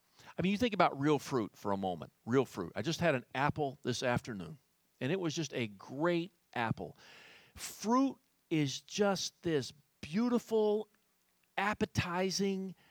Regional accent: United States; I grew up in Texas County. And I wouldn't want to grow up in any other place than Texas County.

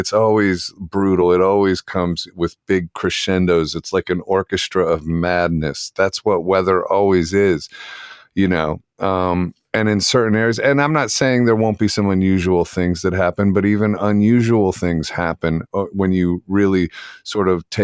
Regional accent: Ohio, United States; also born or lived in New York; I grew up in Ohio, and every year there would be blizzards that would completely bury all the cars in the street. I mean, it was Ohio, and then New York

